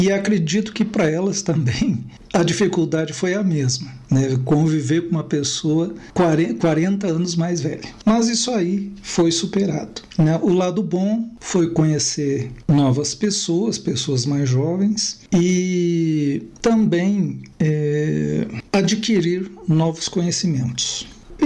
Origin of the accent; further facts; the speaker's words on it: Bagé, Rio Grande do Sul, Brazil; moved away as an adult; now in Brasília, Brazil; sou natural de Bagé, no Rio Grande do Sul, tenho 64 anos e 40 anos de Brasília.